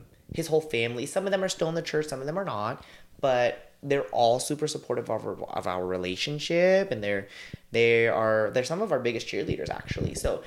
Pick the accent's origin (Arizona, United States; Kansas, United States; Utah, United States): Kansas, United States; Wichita; But also like I grew up in Wichita, Kansas, and the pickings, like we talked about, like there are queer people of color in the community, but pickings are slim.